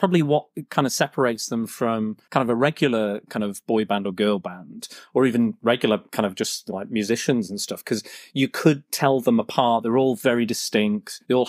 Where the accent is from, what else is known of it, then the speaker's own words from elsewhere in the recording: Blackpool, North West England, United Kingdom; I'm from Blackpool, mate.